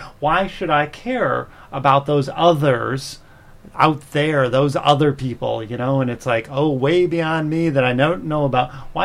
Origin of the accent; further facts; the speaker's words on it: Chicago, Illinois, United States; I'm from Chicago, and I've certainly heard that term for very urban districts where there's no grocery stores.